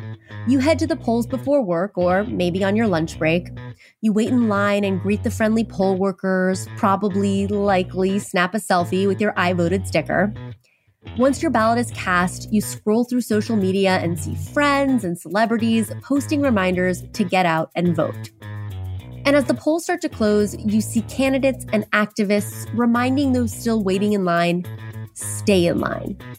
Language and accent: English; Oklahoma, United States; Now, I grew up in Oklahoma